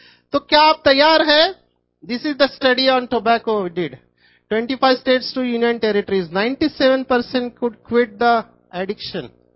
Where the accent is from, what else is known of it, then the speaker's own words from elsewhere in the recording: Mumbai, Maharashtra, India; माँ बाप को अंग्रेजी आता नहीं, मैं झोपड़पट्टी में बड़ा हुआ, स्लम एरियाज ऑफ मुंबई